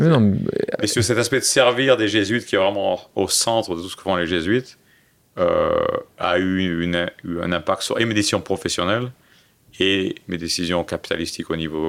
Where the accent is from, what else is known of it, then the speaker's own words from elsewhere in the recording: Marseille, Provence-Alpes-Côte d'Azur, France; Tu sais, j'ai grandi à Marseille.